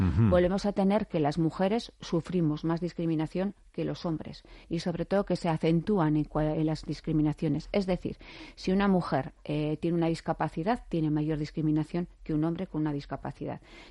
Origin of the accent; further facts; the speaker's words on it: Basque Country, Spain; vernos como vascos y como vascas que somos.